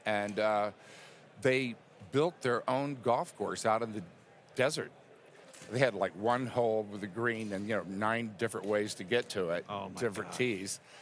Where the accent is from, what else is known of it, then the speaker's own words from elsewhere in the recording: Houston, Texas, United States; Yeah, I'm from Houston originally.